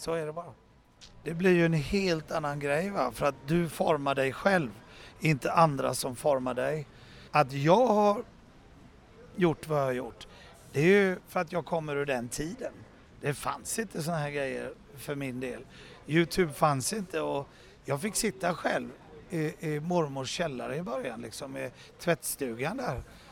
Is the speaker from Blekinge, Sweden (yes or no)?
no; Gothenburg, Västra Götaland County, Sweden; moved away; För jag var ju ändå relativt ung när jag flyttade från Göteborg och vi tog chansen ner i Köpenhamn.